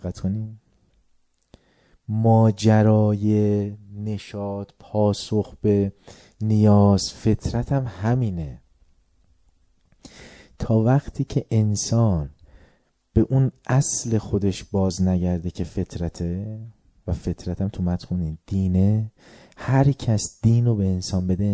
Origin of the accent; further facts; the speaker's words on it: Tehran, Tehran Province, Iran; ما میدونم ما هم تهرانیم، این که میرین دهاتتون اصلا بهشون برمو چه اشکال داره؟